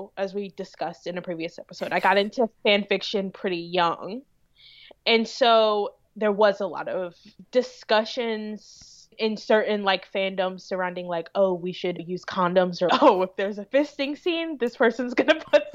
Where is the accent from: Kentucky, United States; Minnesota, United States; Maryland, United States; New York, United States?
Kentucky, United States; I'm also born and raised in Kentucky.